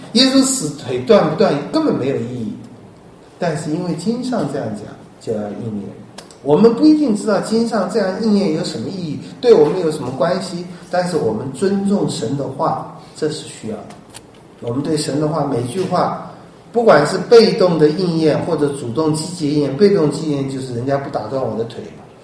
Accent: China; 我们中国人有些很坏的习惯，包括还要什么停尸49天啊

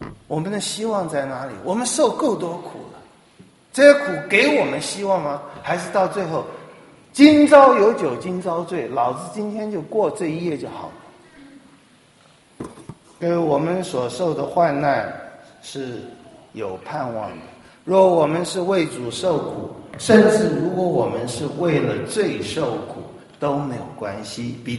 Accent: Taiwan; 台湾，我从台湾来，我觉得台湾真是一个很好的地方

